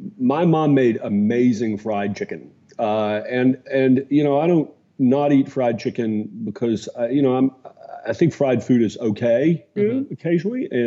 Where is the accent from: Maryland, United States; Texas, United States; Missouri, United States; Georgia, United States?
Georgia, United States; Atlanta; I mean, I grew up in Atlanta, Georgia, and in the South.